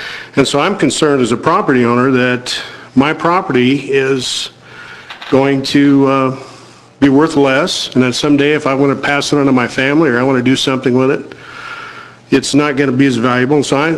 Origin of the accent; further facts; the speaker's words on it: Eugene, Oregon, United States; And even though Florence is a beautiful area and I love it here, and I am an Oregonian, I was born in Eugene, and I plan to retire here, and I want to retire on my property in Coast Village.